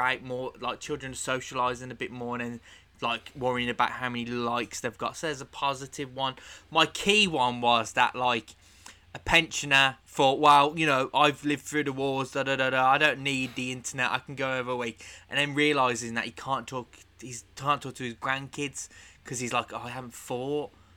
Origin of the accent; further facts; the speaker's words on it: London, United Kingdom; I'm from London.